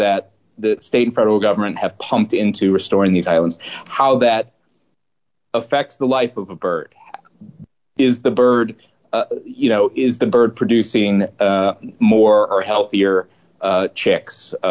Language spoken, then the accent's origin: English; Lafayette, Louisiana, United States; University of Louisiana at Lafayette, which is my hometown.